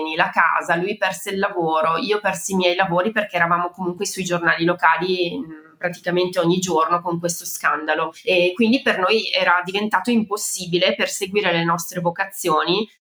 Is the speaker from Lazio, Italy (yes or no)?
no; Bergamo, Lombardy, Italy; accent: Bergamo; Allora, io sono originaria di Bergamo, come si può sentire dal mio accento, e nasco a Bergamo nel 1982, quindi negli anni 80.